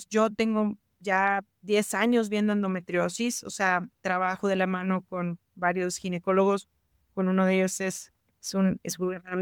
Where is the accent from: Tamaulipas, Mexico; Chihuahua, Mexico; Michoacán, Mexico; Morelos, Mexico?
Tamaulipas, Mexico; Tampico; yo soy de Tampico, de una ciudad chiquita en el sur, perdón, en el norte, en el Golfo de México, y hay muchos moscos.